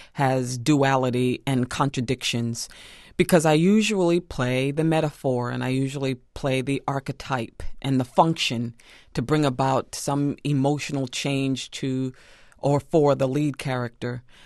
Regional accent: Central Falls, Rhode Island, United States; also born or lived in St. Matthews, South Carolina; I was born in St. Matthew, South Carolina, on a plantation in my grandmother's house. My grandmother delivered me. And of course, they had a lot of religion there. But once we moved to Central Falls, Rhode Island, being the only black family in 1965

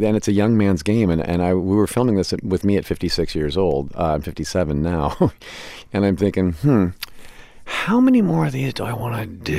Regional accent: Midwest, United States; When you're growing up in the Midwest and there's a certain sliver, a very, very narrow sliver of what's considered normal, what's considered cool.

